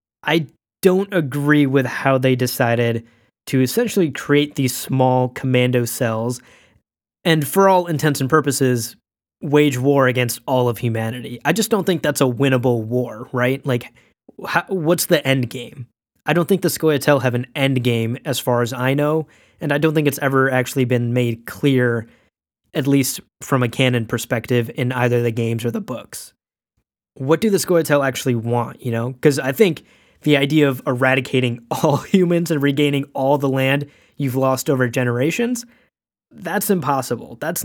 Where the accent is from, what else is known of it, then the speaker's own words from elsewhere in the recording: Pakistan; born there; I was born in Pakistan